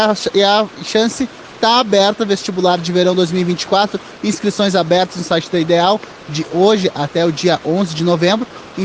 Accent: Soledade, Rio Grande do Sul, Brazil; nós que somos de Soledade, passamos

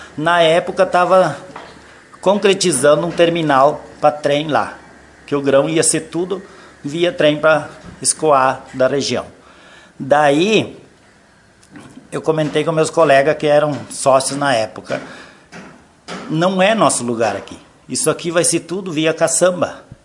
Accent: Erechim, Rio Grande do Sul, Brazil; Eu sou do interior de Erechim.

